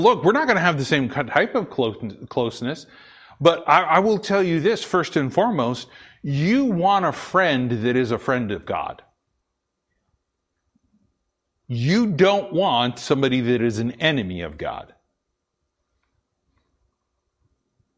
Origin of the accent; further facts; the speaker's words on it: Boise, Idaho, United States; born there; also born or lived in Blackfoot; I was born in Boise, Idaho, but then we moved to, I think it was, what was the name? It was a little podunk town just right, kind of east of Boise.